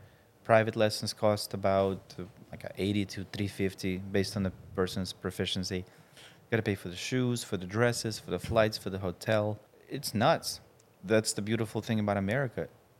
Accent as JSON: {"language": "English", "region": "Saint Petersburg", "country": "Russia", "tie": "born or raised there", "said": "I grew up in St. Petersburg, one of the bigger cities."}